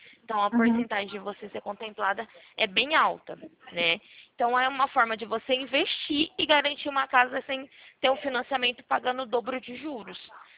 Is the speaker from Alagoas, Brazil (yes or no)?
no; Ribeirão Preto, São Paulo, Brazil; como eu sou de Ribeirão Preto também